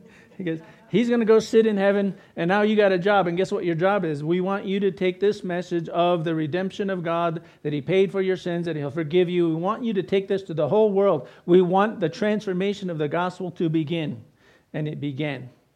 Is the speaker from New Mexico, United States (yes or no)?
yes; New Mexico, United States; I was born here, raised here in New Mexico. But my heritage goes all the way back to when this was part of the Spanish Empire.